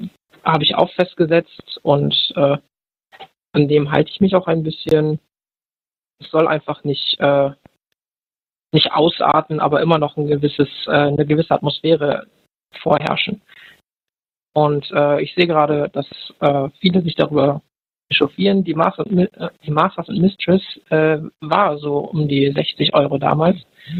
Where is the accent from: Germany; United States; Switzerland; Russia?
Germany; Bremen; ich komme aus Bremen